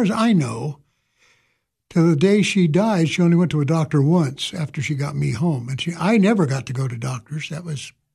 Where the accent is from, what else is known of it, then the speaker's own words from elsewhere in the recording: Alameda, California, United States; born there; Now, I was born in California, in Alameda, California.